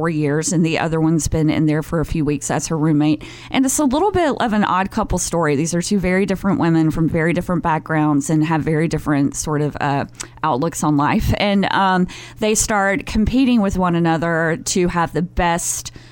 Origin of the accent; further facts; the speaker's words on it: Alabama, United States; also born or lived in New York; I lived in New York for 8 years, and before that, I'm from the South. I'm originally from Alabama, and I went to school at a college in Georgia